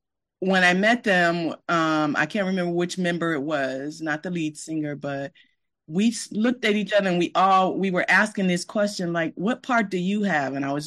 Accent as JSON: {"language": "English", "town": "Detroit", "region": "Michigan", "country": "United States", "said": "When we were at Michigan State at the time in my undergrad years in Michigan, where I'm from Detroit."}